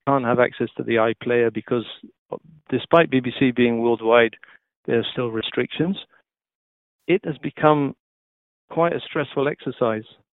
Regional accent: Wales, United Kingdom; moved away as an adult; now in United States; I've just arrived in the US. I'm settling in.

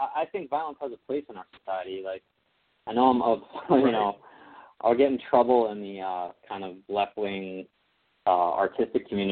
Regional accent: Naples, Campania, Italy; but I'm from Naples, mm-hmm.

